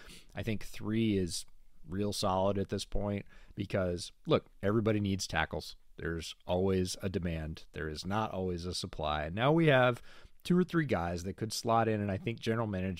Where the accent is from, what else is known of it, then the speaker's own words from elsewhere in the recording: New York, United States; And I grew up right near Syracuse.